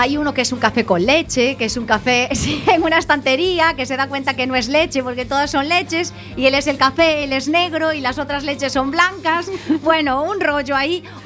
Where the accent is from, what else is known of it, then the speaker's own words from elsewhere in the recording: Betanzos, Galicia, Spain; Pero como betanceira, todos los betanceiros y betanceiras que me escuchan saben de lo que estoy hablando